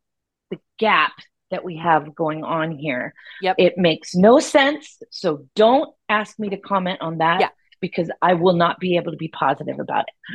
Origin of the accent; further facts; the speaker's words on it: Hilo, Hawaii, United States; now in Juneau, United States; So this isn't a town. It's so funny. I'm originally from Hilo, Hawaii. Okay. And our population in Hilo is way less than our population in Juneau.